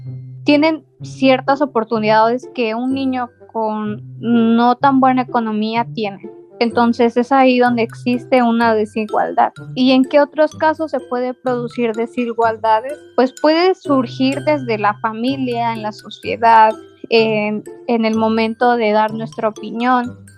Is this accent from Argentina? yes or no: no; Mexico; en mi país que es México